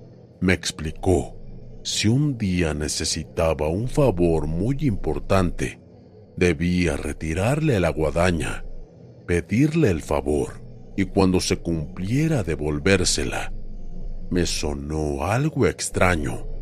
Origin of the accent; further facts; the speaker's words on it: Jalisco, Mexico; Soy de Jalisco, México.